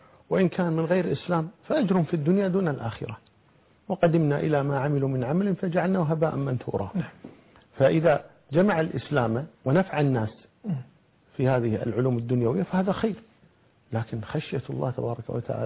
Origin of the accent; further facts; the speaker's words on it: Kuwait; وعندنا في الكويت، عندنا في الكويت طلبة علم